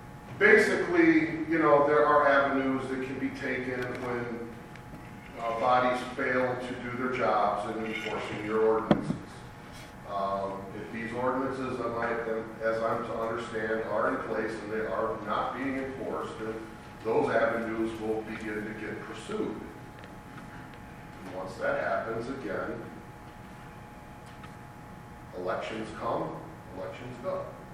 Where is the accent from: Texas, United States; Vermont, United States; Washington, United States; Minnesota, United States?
Texas, United States; Plano; I'm from Plano.